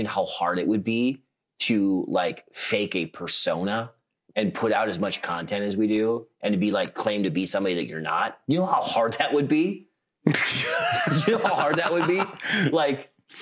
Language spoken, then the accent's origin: English; South Dakota, United States; I've got a buddy on the Platte River here, but I grew up in South Dakota just doing sloughs and stuff early morning.